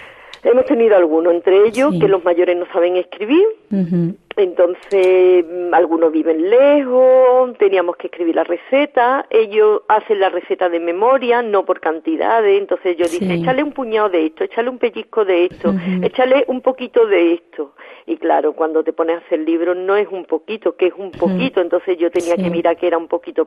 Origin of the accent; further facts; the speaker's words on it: Coria del Río, Andalusia, Spain; es un pescado típico además de mi pueblo, de aquí de Coria del Río, que simplemente es un pez que se pesca aquí en el río